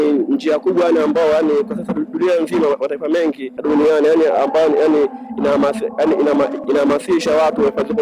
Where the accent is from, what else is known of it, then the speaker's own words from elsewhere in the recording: Tanzania; natoka Tanzania.